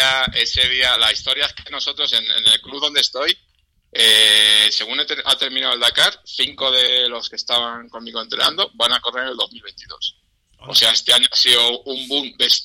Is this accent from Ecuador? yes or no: no; Palomares del Campo, Castilla-La Mancha, Spain; llevo desde chiquitito, mi pueblo es Palomares del Campo, y por allí me acuerdo de cuando era bien pequeño